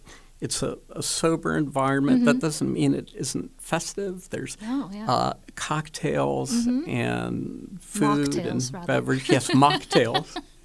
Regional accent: Pittsburgh, Pennsylvania, United States; And my gosh, when I was growing up in Pittsburgh, none of the stores were open on Sundays.

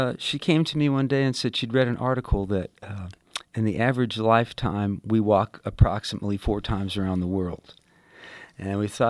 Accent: Independence, Missouri, United States; now in Nashville, United States; No, I'm from Missouri originally.

